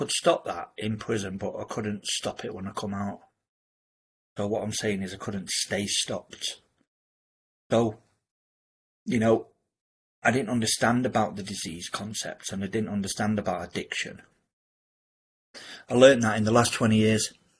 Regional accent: Manchester, North West England, United Kingdom; So I'd move away. I moved down south. I'm from Manchester. And I moved down south

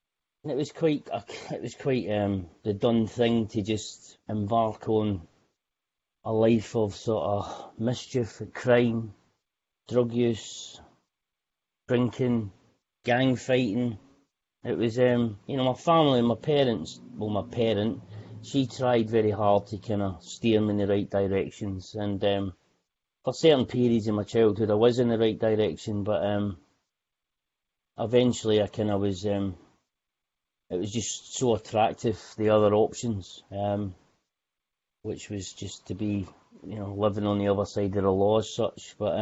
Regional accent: Scotland, United Kingdom; also born or lived in Glasgow; now in Gosport, United Kingdom; I am a Scotsman in a foreign land. I live in the south coast of England. I live in a place called Gosport, which is in Hampshire, right beside the seaside.

